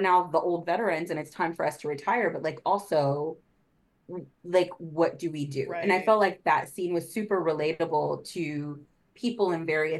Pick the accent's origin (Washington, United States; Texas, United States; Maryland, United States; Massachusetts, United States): Texas, United States; Dallas; I'm a Dallas Cowboy cheerleader watcher. I am from